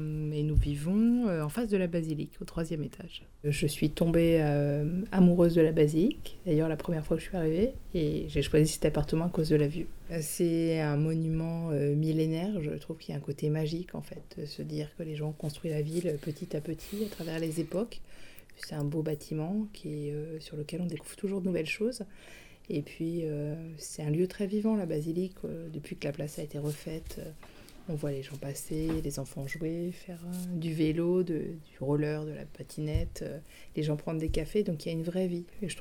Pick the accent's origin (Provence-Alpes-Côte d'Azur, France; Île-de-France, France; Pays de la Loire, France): Pays de la Loire, France; Je suis originaire du Maine-et-Loire